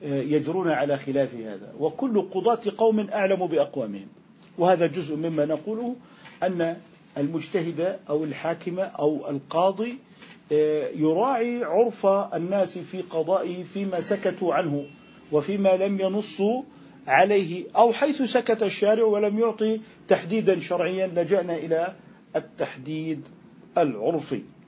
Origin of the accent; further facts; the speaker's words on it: Jordan; فالعرف عندنا في الأردن هذا هو،